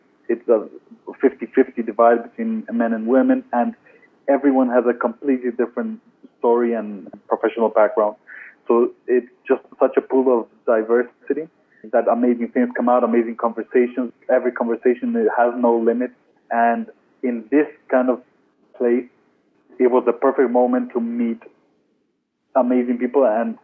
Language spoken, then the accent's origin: English; Ecuador; and I'm from Ecuador, so being in a slow-moving economy, you're just drawn to the fast movement of technology.